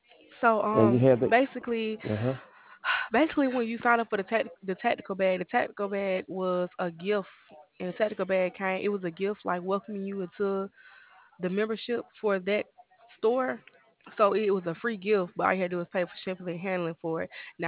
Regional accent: the South, United States; I'm from the South, and we talk like that all the time.

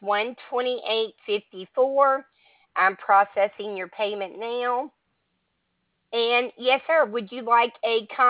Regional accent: Alabama, United States; I'm in Alabama. Well, I'm from Alabama. I'm actually in Maine now, my husband who's in the Air Force

